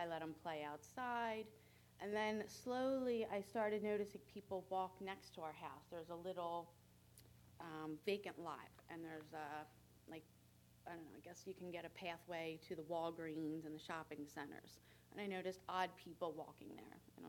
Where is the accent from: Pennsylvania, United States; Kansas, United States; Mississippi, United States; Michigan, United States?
Pennsylvania, United States; But we came from Pennsylvania, so we were, you know, my grandfather lived in Sherwood Forest, which is the division right next to it.